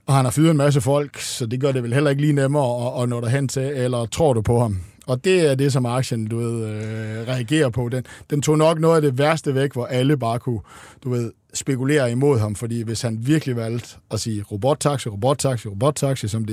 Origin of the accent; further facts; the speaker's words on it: Jutland, Denmark; Jeg kan jo huske som jyde første gang, jeg skulle køre ind i København